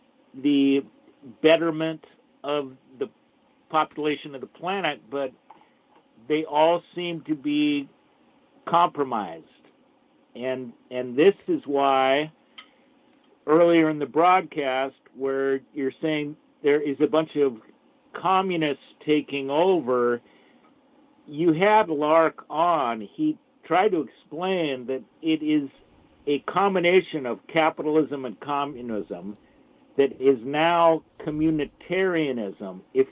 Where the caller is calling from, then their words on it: Seattle, Washington, United States; Hey, we're checking in from the Seattle area.